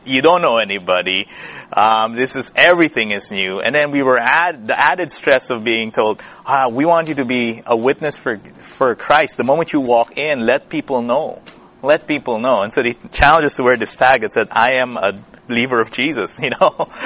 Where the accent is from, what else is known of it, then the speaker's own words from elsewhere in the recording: Philippines; English is a second language; moved away as an adult; now in Nashville, United States; We go into university a little early in the Philippines. That's where I'm from. I'm from the Philippine Islands. And we moved to Nashville, my family and I, almost 2 years and 9 months ago.